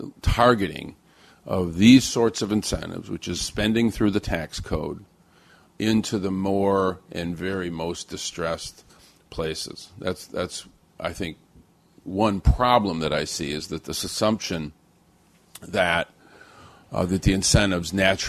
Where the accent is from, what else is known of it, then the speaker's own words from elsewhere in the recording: Flint, Michigan, United States; I'm a product of one, my hometown of Flint